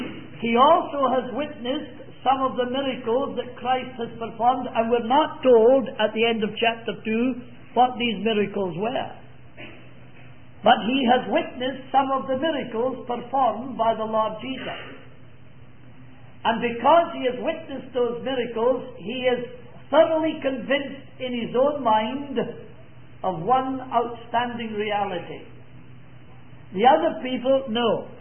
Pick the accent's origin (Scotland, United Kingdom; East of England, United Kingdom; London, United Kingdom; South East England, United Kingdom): Scotland, United Kingdom; No, sir, I'm not Irish. So I came from Scotland.